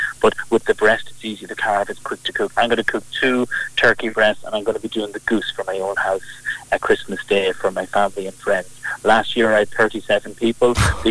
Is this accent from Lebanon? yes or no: no; Cavan, Ulster, Ireland; Well, I am from Cavan, you know, and we're very generous up our part of the world.